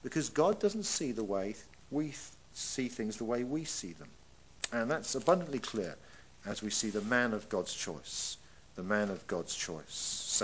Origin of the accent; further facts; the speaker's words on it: England, United Kingdom; I'm sorry, but I'm English, I don't know.